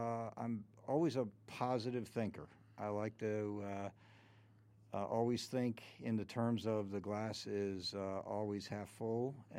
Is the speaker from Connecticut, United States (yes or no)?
yes; North Haven, Connecticut, United States; born there; I was born in North Haven, Connecticut, I lived on Clintonville Road.